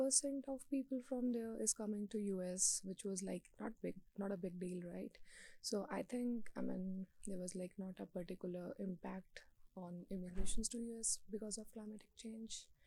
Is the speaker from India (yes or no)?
yes; India; English is a second language; now in United States; I'm a MS Data Science student in University of Colorado, and I'm from India.